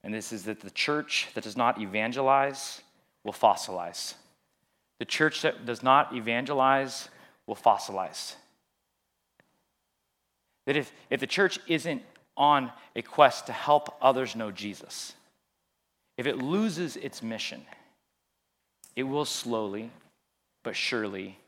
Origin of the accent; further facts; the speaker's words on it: Ventura, California, United States; I grew up in Ventura.